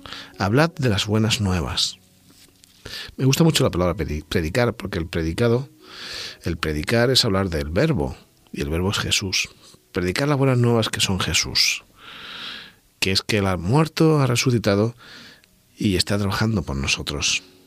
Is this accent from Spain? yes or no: yes; Andalusia, Spain; Y en Andalucía, de donde yo soy, mucha gente se despide diciendo a la paz de Dios.